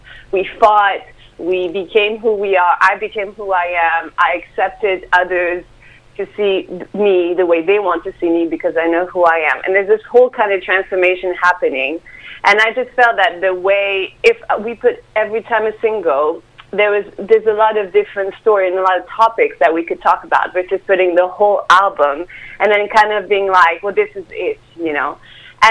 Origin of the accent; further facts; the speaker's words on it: France; Yeah, my mom is American and my dad is French. So I grew up in France, went to art school there, and then my mom wanted to g